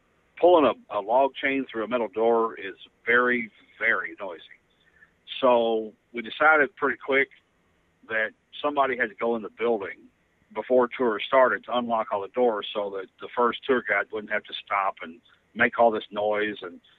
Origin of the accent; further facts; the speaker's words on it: Valley Station, Kentucky, United States; I probably needed stitches, but, you know, I'm from Valley Station, and I had 300 people outside.